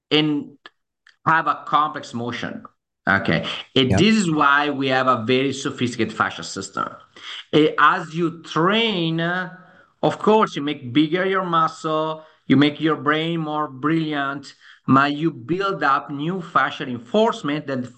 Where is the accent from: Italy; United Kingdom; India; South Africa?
Italy; English is a second language; moved away as an adult; now in New York, United States; I'm Italian, but I'm a medical doctor. I'm now assistant professor in New York University School of Medicine. So before COVID, I was back and forward from New York to Italy, to Padova.